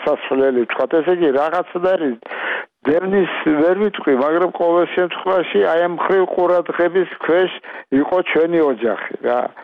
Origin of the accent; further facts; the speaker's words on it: Tbilisi, Georgia; born there; იმ სახლიდან, დღევანდელ ტაბიძის ქუჩიდან, სადაც მე დავიბადე. იმ სახლში დავიბადე, საიდანაც საშა წავიდა საფრანგეთში სასწავლებლად.